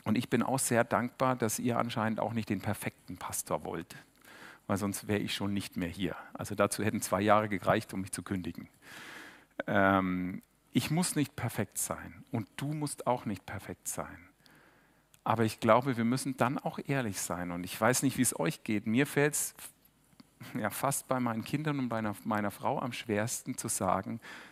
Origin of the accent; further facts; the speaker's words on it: Germany; Man hat da so eine Hemmschwelle, zumindest ich als Deutscher oder warum auch immer, vielleicht ist es auch meine Erziehung